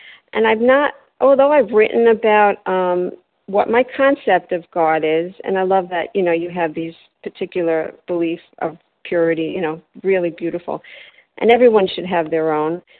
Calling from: Delray Beach, Florida, United States; I'm calling from Delray Beach, Florida.

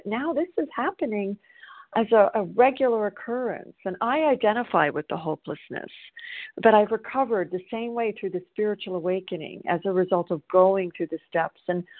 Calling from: South Carolina, United States; I'm a recovered compulsive overeater, and I'm calling from South Carolina

